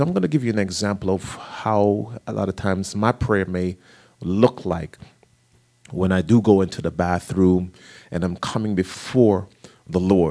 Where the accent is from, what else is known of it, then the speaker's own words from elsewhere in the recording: Jamaica; when I was growing up in Jamaica